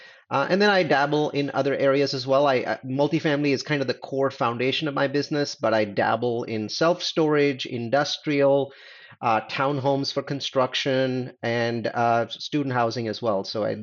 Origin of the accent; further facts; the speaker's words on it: California, United States; I come from Silicon Valley. I live in Silicon Valley.